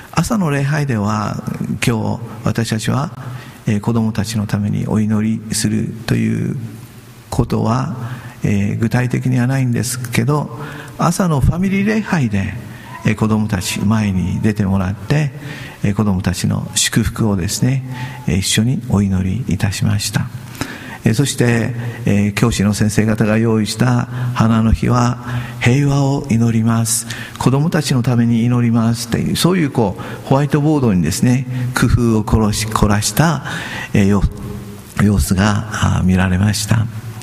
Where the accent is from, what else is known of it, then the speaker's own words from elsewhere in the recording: Okinawa, Japan; 私沖縄から来たということを知ってですね、とても喜んでくれた